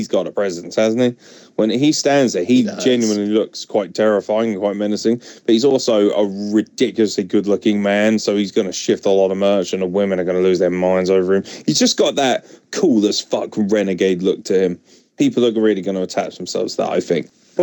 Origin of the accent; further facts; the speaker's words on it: England, United Kingdom; And I was like, no, I'm actually from England.